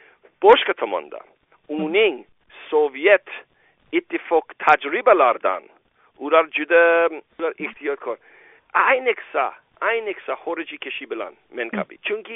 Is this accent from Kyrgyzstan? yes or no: no; New York, United States; Uzbek is a second language; Ha, men Queens New Yorkda katta bo'ldim.